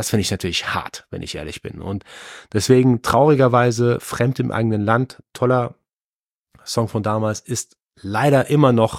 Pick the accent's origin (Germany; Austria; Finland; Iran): Germany